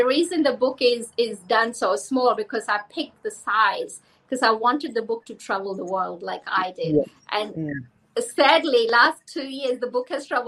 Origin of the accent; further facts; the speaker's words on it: New Zealand; like I am Indian, not born in India, grew up in New Zealand, and I was the only colored girl in my school.